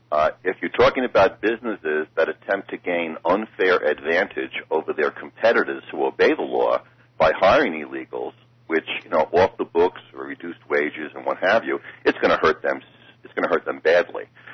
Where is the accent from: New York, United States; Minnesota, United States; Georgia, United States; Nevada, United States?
New York, United States; accent: New York; moved away as an adult; now in Fountain Hills, United States; My accent often gives me away, yes.